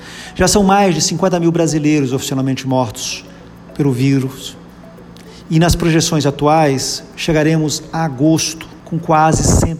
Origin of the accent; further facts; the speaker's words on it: Brazil; Mas somos nós, brasileiros, que estamos colocando tudo a perder.